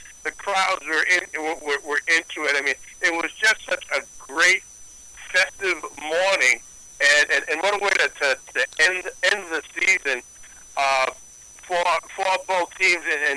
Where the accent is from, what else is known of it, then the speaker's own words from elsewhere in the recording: Lynn, Massachusetts, United States; You know, growing up in Lynn